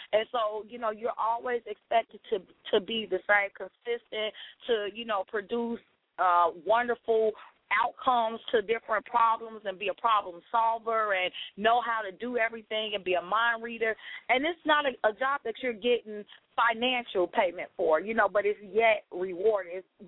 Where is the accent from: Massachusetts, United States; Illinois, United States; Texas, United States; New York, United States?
Illinois, United States; Chicago; I'm from Chicago, and so it's a lot of different churches that I'm partnering